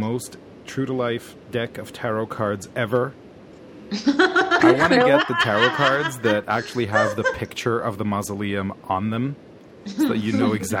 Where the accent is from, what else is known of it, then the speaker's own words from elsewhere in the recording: Quebec, Canada; I'm from Quebec.